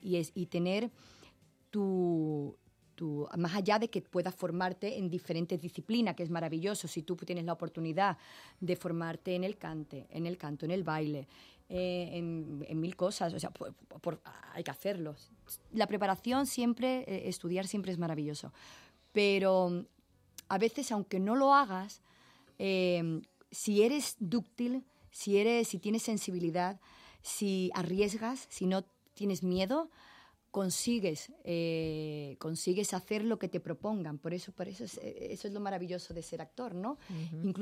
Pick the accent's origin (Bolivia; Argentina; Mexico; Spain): Spain; el hecho de estar yo como actriz española